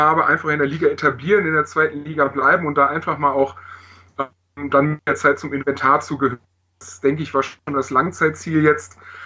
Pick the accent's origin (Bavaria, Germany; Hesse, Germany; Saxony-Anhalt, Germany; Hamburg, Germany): Bavaria, Germany; Augsburg; Ursprünglich komme ich aus Augsburg und wohne da.